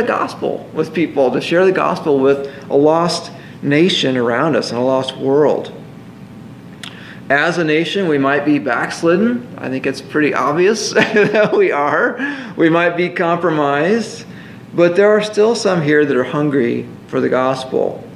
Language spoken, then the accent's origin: English; Midwest, United States; now in Texas, United States; I'm from the Midwest, and it's like you're never tempted to speed here because the speeds are so high.